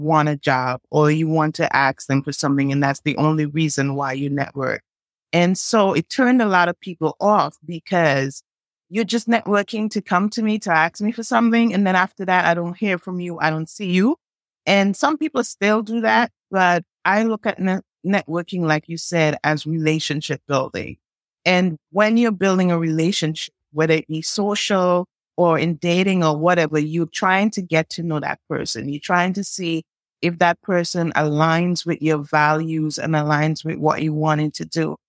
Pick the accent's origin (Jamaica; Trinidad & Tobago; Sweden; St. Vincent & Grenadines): St. Vincent & Grenadines; moved away as an adult; now in United States; if you hear an accent, I am originally from the Caribbean. I am from St. Vincent and the Grenadines. And I came to the U.S. in 2004 with a focus to study business, finance.